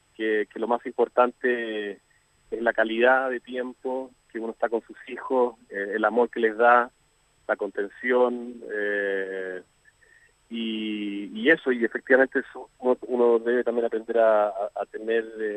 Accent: Chile; moved away as an adult; now in Argentina; mi realidad es que soy chileno, que yo dejé mi familia, mis hermanos, mis sobrinos, mi teatro, todo por mis hijos que son argentinos

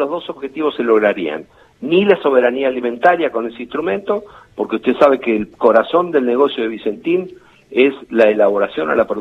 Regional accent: Tandil, Buenos Aires Province, Argentina; como lo expresé hoy en mi ciudad natal, en Tandil, esta mañana

